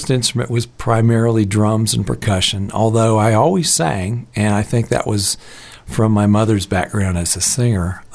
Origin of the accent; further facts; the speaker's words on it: Florida, United States; also born or lived in Seattle / Virginia / Atlanta; now in Colorado, United States; I'm from South Florida originally. My mother was a singer and actress, and which sort of led us to live in different places. We lived in Seattle and Virginia and other places too